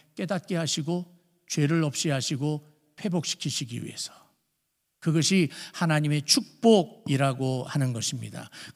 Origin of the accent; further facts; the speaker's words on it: Seoul, South Korea; 저는 여러 번 말씀을 드렸지만 서울에서 태어나서 서울에서만 자라고 수학여행 외에는 다른 데를 가본 적이 없어요.